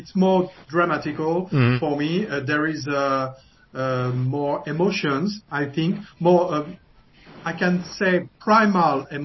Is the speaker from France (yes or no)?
yes; Paris, Île-de-France, France; English is a second language; when I was a teenager in France, in Paris, I was born in Paris and I grew up in Paris.